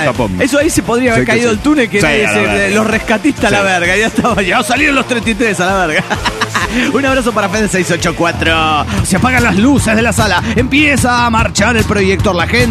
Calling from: San Luis, Argentina; de San Luis, Argentina.

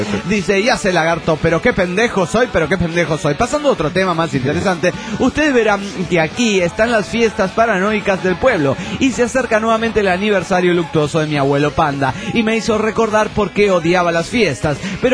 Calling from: Guatemala; de Guatemala.

